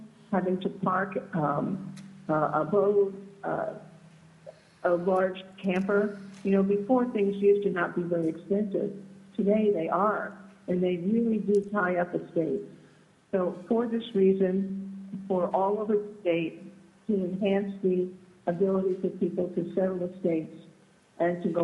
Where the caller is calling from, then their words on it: Fairbanks, Alaska, United States; I'm calling you from Fairbanks today.